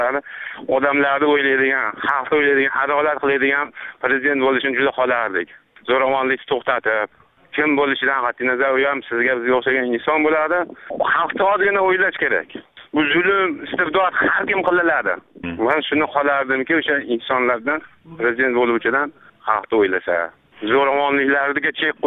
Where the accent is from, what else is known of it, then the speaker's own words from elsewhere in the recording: Kokand, Fergana Region, Uzbekistan; men Qo'qondanman